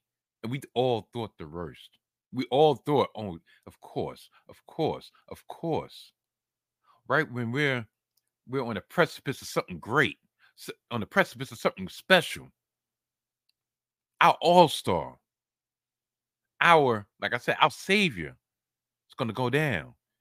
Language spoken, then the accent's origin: English; Brooklyn, New York, United States; I'm from the Rotten Apple. I'm from the Crown. I'm from Brooklyn.